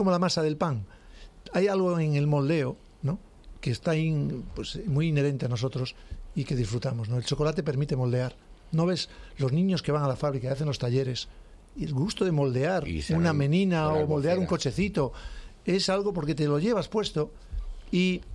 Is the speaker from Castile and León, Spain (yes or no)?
yes; Ponferrada, Castile and León, Spain; Yo soy de Ponferrada, un sitio muy bonito, donde hay una gran agricultura